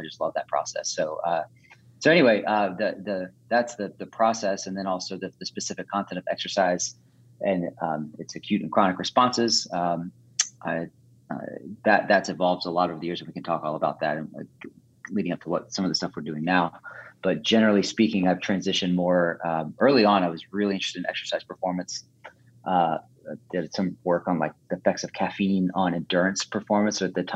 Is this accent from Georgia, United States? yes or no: yes; Marietta, Georgia, United States; We all started kind of working out at the local gym there in my hometown, Marietta, Georgia.